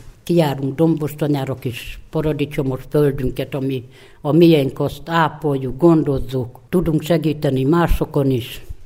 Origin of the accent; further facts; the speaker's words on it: Esztár, Hajdú-Bihar, Hungary; én is Esztárból jöttem. ide segíteni a hajléktalanoknak